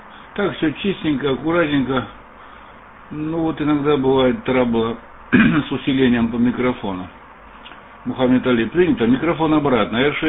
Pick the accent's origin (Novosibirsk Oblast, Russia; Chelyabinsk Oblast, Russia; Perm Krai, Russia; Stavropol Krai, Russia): Stavropol Krai, Russia; Pyatigorsk; Пятигорск, так что я тоже с Северного Кавказа, такие дела.